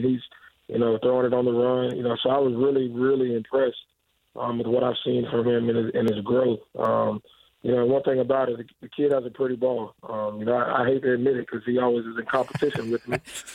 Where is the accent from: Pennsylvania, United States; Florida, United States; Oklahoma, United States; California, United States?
Florida, United States; Tallahassee; You know, one, I'm from Tallahassee, Florida, and I definitely felt like Florida State should have been in the college football playoff.